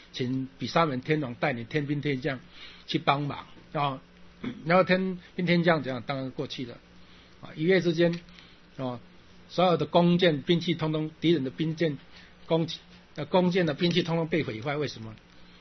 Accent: China; 让我们中国人可以练啊。

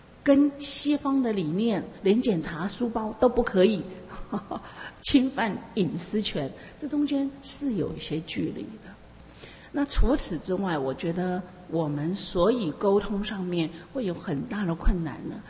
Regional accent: Taiwan; 但基本上它不是我们台湾人，不是我们华裔，我们华人，我们中国人的一个习性

